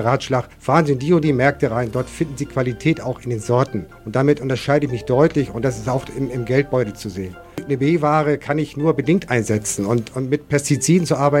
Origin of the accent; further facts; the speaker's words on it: Northern Germany, Germany; Ich komme aus dem Norddeutschen, hab mich beruflich hier am Niederrhein niedergelassen. Klar, der Vorname ist euch ein bisschen erstmal erklärungsbedürftig, aber wir wohnen jetzt seit 1994 jetzt am Niederrhein